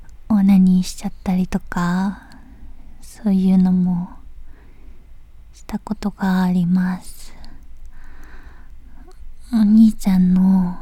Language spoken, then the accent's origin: Japanese; Tokyo, Japan; 出身は東京都です。